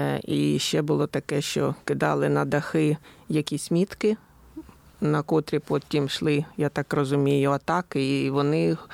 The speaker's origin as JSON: {"language": "German", "region": "Kyiv", "country": "Ukraine", "second_language": "German", "moved": "yes", "lives_now": "Berlin, Germany", "said": "Ich komme aus der Ukraine, aus Kiew mit meinem jungen Sohn. Und wir wohnen in Berlin schon 3 Jahre."}